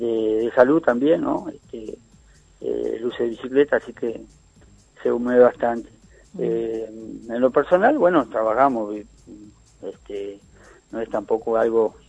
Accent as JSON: {"language": "Spanish", "country": "Uruguay"}